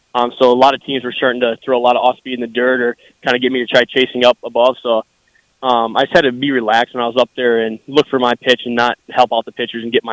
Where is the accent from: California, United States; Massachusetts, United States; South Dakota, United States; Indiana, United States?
South Dakota, United States; Big Ten, since I'm from South Dakota, I've been following Big Ten, obviously.